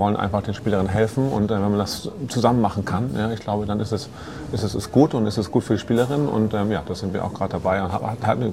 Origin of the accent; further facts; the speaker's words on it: Hamburg, Germany; weil ich komme auch aus Hamburg